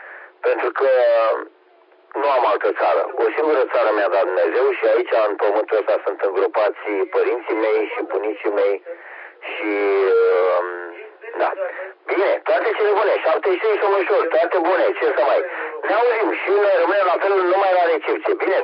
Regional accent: Romania; noi suntem români care cred în credința neamului strămoșesc

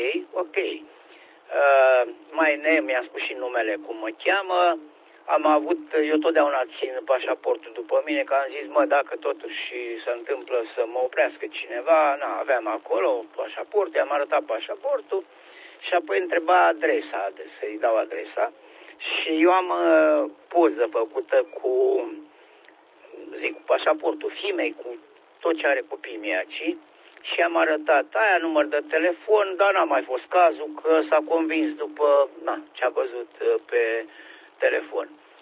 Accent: Romania; moved away; noi eram imigranti, eram din Europa, eram din România, eram om bătrân, așa, și a fost ok

